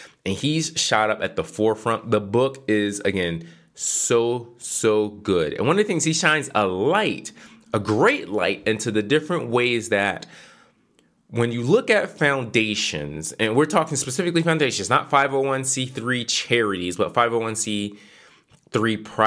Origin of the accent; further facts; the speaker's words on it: Philadelphia, Pennsylvania, United States; now in Charlotte, United States; I grew up in Philadelphia. And one of the things growing up in Philadelphia, the city, I think at the time back in the 90s, was like 43% black.